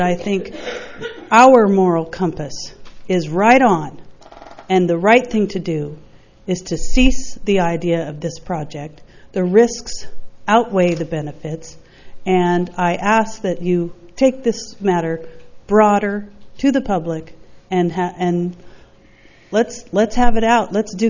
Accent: Los Osos, California, United States; from Los Osos

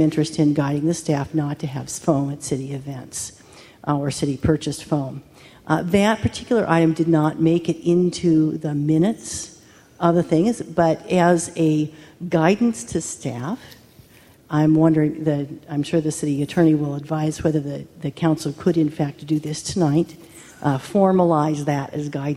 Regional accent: Atascadero, California, United States; I am from Atascadero

